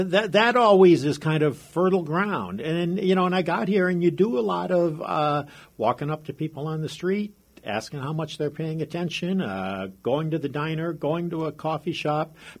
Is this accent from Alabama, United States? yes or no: no; Michigan, United States; moved away as an adult; So I'm from Michigan and spent most of my life in Michigan before I moved to Washington for work.